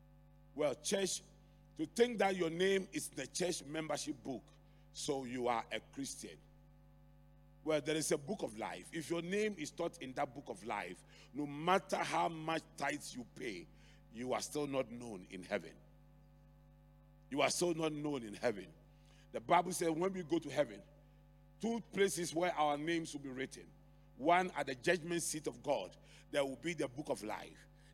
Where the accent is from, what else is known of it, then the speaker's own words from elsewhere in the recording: Accra, Greater Accra, Ghana; English is a second language; I grew up in Adabraka. There was no way I could imagine anything more beautiful than Adabraka.